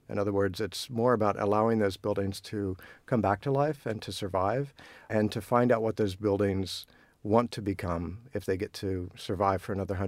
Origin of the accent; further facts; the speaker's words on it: United States; They're important because I have to speak as an American. We're a young country, right?